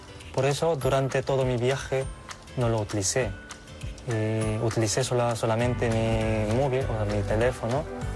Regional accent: South Korea; soy coreano.

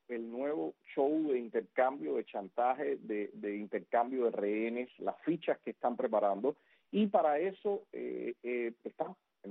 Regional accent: Cuba; somos nosotros los cubanos

